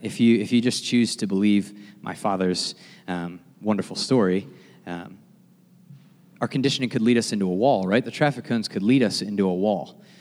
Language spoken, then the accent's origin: English; Avon Lake, Ohio, United States; there's a chase coming down I-90 out of Cleveland towards my hometown, Avon Lake.